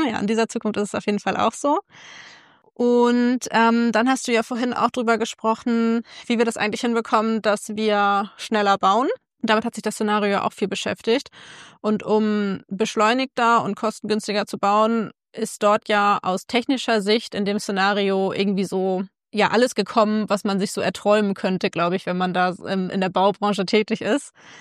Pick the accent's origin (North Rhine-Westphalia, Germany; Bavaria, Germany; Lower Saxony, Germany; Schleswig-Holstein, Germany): Schleswig-Holstein, Germany; Kiel; hier in meiner Heimatstadt in Kiel